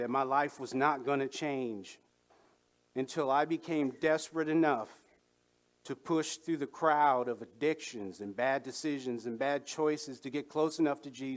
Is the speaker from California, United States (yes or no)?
yes; Los Angeles, California, United States; moved away as an adult; also born or lived in Kansas City; I was born in Kansas City, Missouri, but I was raised most of my life in Southern California, Los Angeles area. And I came here in 2008.